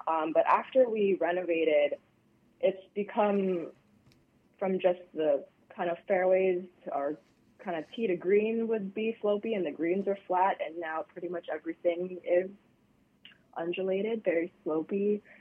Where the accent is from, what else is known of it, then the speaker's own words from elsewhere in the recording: Hawaii, United States; because the second anyone there knew that I was from Hawaii, they're like, oh my gosh, like, that is amazing.